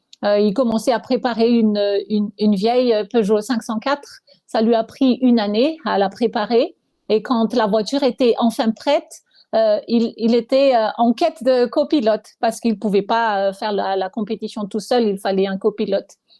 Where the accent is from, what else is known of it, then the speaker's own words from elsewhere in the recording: Madagascar; Je suis née à Madagascar, j'ai grandi à Madagascar, plutôt dans une famille matriarcale parce que j'ai été élevée par ma mère, ma grand-mère et mes 2 tantes.